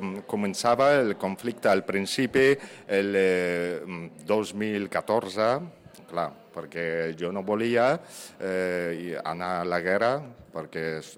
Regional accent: Ukraine; Catalan is a second language; moved away as an adult; also born or lived in Barcelona; now in Sitges, Spain; Soc d'Ucraïna.

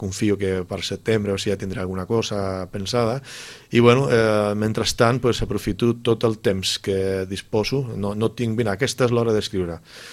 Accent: Sitges, Catalonia, Spain; al meu poble, la meva gent, els sitgetans que estiguin escoltant aquesta entrevista

